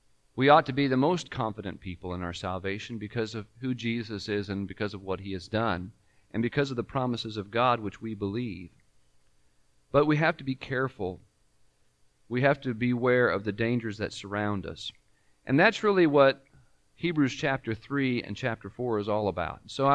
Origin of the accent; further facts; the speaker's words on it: California, United States; Growing up in Southern California gave me and my sister a lot of opportunities to go to some very interesting places.